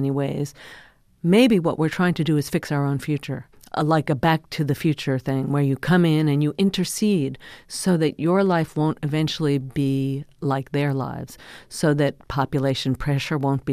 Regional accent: United States; I'm just an American.

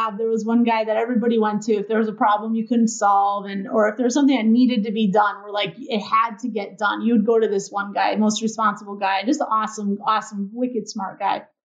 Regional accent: Berlin, Connecticut, United States; I did grow up in Connecticut, sounds good, but just south of Hartford in Berlin.

